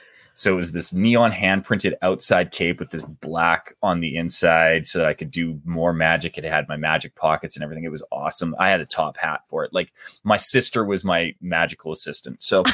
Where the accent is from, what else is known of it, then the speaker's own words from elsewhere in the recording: Canada; accent: Canadian; now in Calgary, Canada; I'm doing my best today to hide my Canadian accent, but no, I'm way up north in Calgary, Alberta currently. Was in Vancouver, like I said, for a long while, and commute back down to LA on a semi-regular basis.